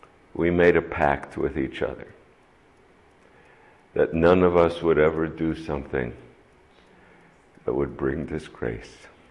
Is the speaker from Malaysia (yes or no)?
no; New York City, New York, United States; I grew up in New York City, and there were hot days in which we would the police would come by and open the fire hydrant